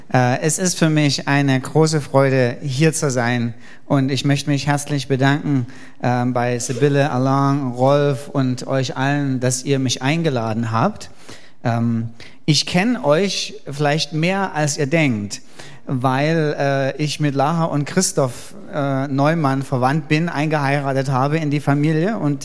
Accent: East Germany, Germany; Wir sind also in der DDR aufgewachsen.

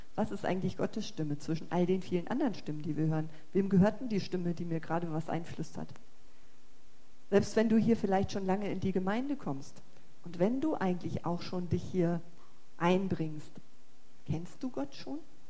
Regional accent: Emden, Lower Saxony, Germany; born there; ich bin in Ostfriesland geboren, in Emden. Und wenn ich nur einmal in Emden über den Marktplatz gehe und nur höre, wie die Leute da alle reden, dann fange ich sofort auch wieder an, ganz breit zu reden.

